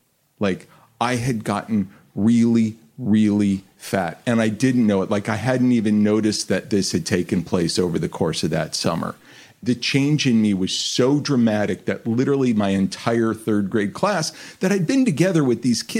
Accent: Los Angeles, California, United States; I'm born and raised in Los Angeles.

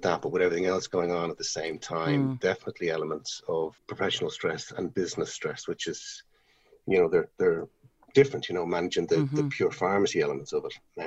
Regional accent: Dún Laoghaire, Leinster, Ireland; I'm from Dunleary, neck of the woods. Live in Cabinteely, working in Greystones at the minute.

